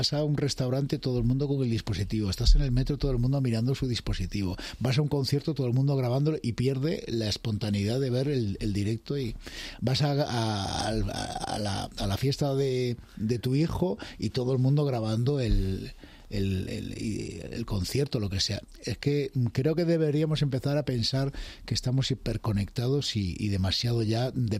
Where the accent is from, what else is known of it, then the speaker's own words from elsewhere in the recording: Galicia, Spain; accent: Galician; ya cuando vivía en Galicia la gente me decía que no tenía acento gallego, pero bueno, que... Me gusta tener el acento neutro, o sea que no se sepa muy bien de dónde eres.